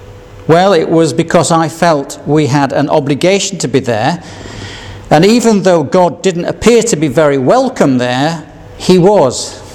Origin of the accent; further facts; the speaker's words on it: Yorkshire and the Humber, United Kingdom; One was from William Shakespeare that I could barely understand, being a Yorkshireman